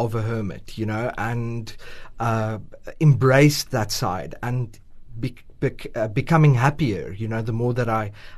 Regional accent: Swellendam, Western Cape, South Africa; So I grew up in Swellendam, small town, you know, and I came to study at UCT.

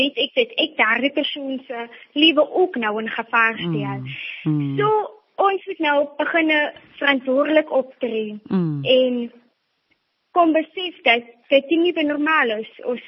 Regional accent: Buffelsrivier, Northern Cape, South Africa; now in Bersig, South Africa; as ook een matriculant. Ek is oorspronkelijk van Buffelsrivier, maar ek en my ma het maar hier naartoe getrek, na Bersig toe, om hier kom school te gaan en hier te matriculeer.

